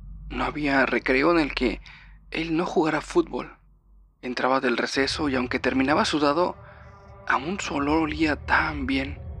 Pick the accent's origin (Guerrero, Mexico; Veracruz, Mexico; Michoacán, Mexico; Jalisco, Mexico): Veracruz, Mexico; soy del sur de México, para ser más precisa, de Veracruz, un estado bastante caluroso y que es costero.